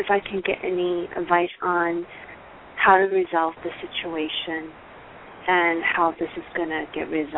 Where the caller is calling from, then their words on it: California, United States; I'm calling from California.